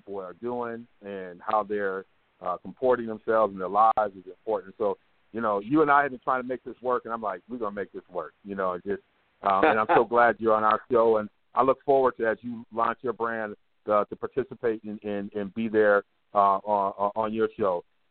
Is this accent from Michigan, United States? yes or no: yes; Ann Arbor, Michigan, United States; now in Madison, United States; But when I talk to people in Madison and elsewhere just about growing up in Ann Arbor, it doesn't matter